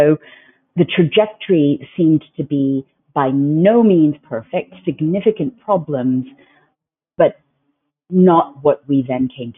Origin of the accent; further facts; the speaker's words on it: Hong Kong; also born or lived in Southern Africa / Pakistan; I grew up outside of the United States. I grew up in Hong Kong and different parts of Southern Africa, and originally from Pakistan, South Asia.